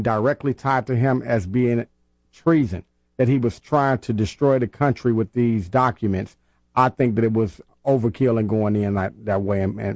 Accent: United States; which is why I'm very terribly concerned as just an American

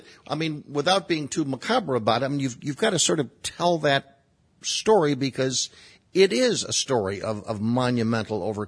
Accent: Chicago, Illinois, United States; from Chicago.

